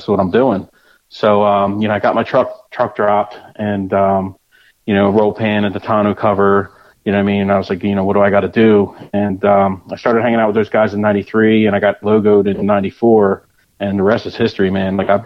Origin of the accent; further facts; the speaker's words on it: Delaware, United States; I'm from Delaware. I've been in Delaware my whole life.